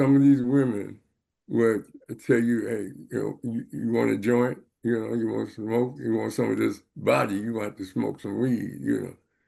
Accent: Compton, California, United States; I grew up in Watson, Compton.

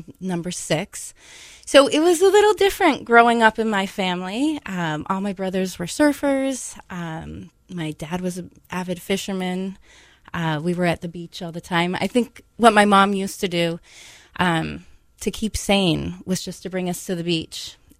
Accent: San Clemente, California, United States; I grew up in San Clemente, California. It's a small little beach town.

